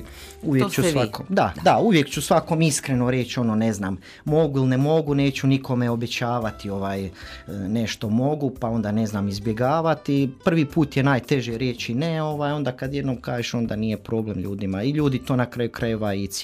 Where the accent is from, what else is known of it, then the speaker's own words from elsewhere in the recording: Donja Bistra, Zagreb County, Croatia; also born or lived in Slavonski Brod; now in Zagreb, Croatia; Rođen sam u Slavonskome Brodu 78. godine, onda je tata 86. doselio u Donju Bistru u Zagorje i tamo sam evo, odrastao, završio srednju školu